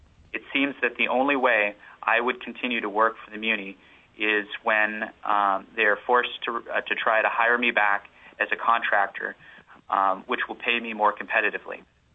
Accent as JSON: {"language": "English", "town": "North Pole", "region": "Alaska", "country": "United States", "tie": "born or raised there", "said": "I was born and raised in North Pole in Fairbanks."}